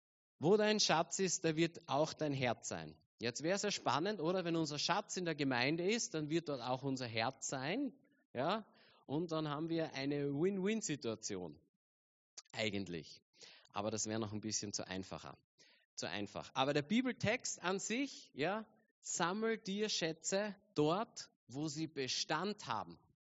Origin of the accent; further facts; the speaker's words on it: Austria; Davon haben wir Österreicher jahrelang profitiert.